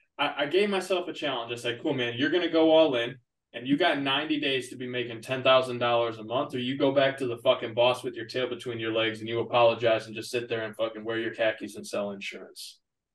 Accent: Florida, United States; born there; also born or lived in Arkansas, United States; Yep, so I was born in Florida, spent some time there.

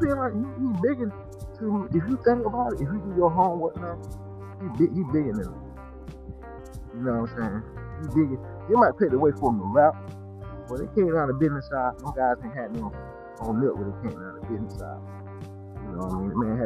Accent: Georgia, United States; And I'm not even from there. I'm from the 8th. I mean, I'm from Georgia.

